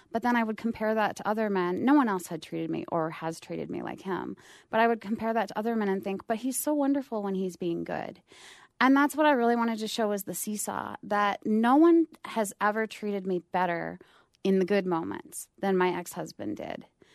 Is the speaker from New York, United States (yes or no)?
no; Salmon, Idaho, United States; I think growing up in Salmon, and I love Salmon